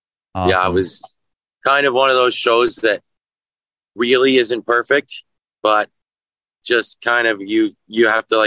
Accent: Odessa, Ontario, Canada; also born or lived in Kingston / Amherstview; I was born in Kingston, Ontario, and we were raised about 20 minutes outside Kingston in Amherstview and then in Odessa. So like Amherstview is like a little suburb, basically, of Kingston. I'd say it's actually more like 10 minutes. And then we moved to Odessa when I got to grade three, and that was in the country

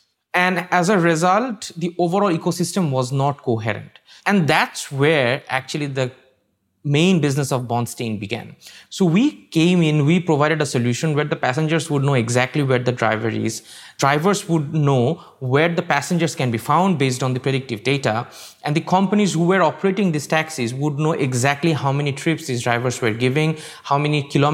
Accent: Bangladesh; I'm from Bangladesh.

